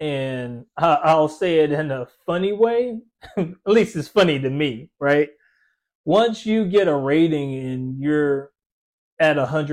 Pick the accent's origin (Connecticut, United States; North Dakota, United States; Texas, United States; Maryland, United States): Texas, United States; Austin; And mind you, we came from Austin.